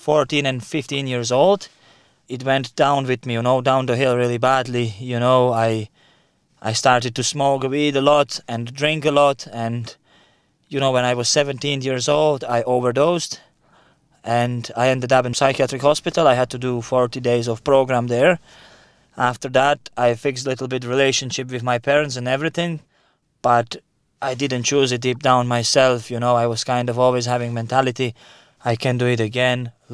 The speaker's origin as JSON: {"language": "English", "country": "Slovakia", "second_language": "English", "said": "when I was young lad, I'm coming from Slovakia. I'm from part of Slovakia that wouldn't be as rich, you know, and my parents, they would be working so hard. You know, my father, he was Catholic."}